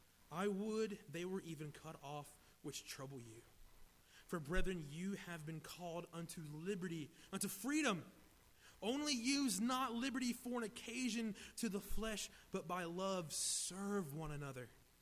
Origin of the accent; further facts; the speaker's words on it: Charlotte, North Carolina, United States; I am from Charlotte, so I'm still learning how to fit in here.